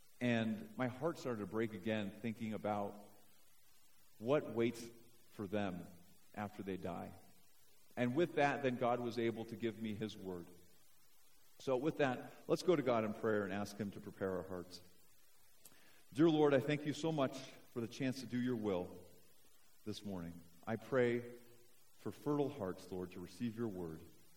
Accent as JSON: {"language": "English", "town": "Seattle", "region": "Washington", "country": "United States", "said": "My wife, Hillary, and I, we're both from Seattle, and I grew up as a Christian."}